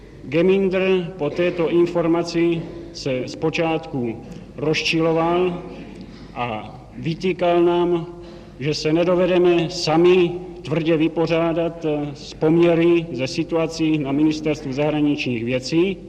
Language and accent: Czech; Velké Meziříčí, Vysočina Region, Czechia; born there; Ve Velké Meziříčí.